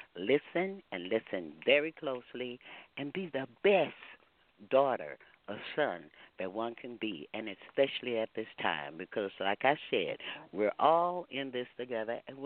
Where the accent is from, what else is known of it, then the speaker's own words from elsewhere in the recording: Houston, Texas, United States; Yes, everybody, I'm a Houstonian. That's my stomping ground. And one thing about being a Texan, it's hospitality there